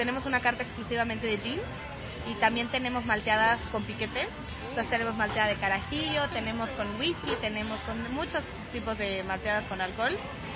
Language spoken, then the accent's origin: Spanish; Mexico; celebrar la independencia de México y que somos mexicanos comiendo chiles en nogada